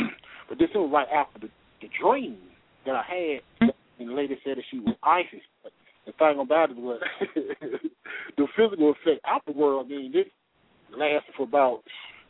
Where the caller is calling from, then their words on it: Tuscaloosa, Alabama, United States; I'm calling from Tuscaloosa, Alabama.